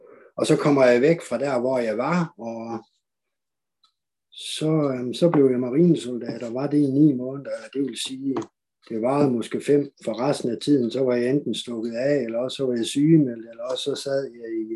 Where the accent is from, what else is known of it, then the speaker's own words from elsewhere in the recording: Aalborg, North Denmark Region, Denmark; Jeg er 56 år, jeg er født og opvokset i Aalborg